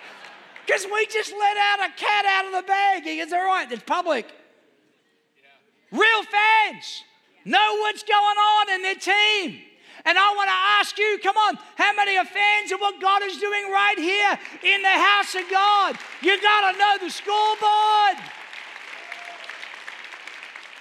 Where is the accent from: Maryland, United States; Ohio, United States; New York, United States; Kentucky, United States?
New York, United States; born there; I was born in New York. Forgive me.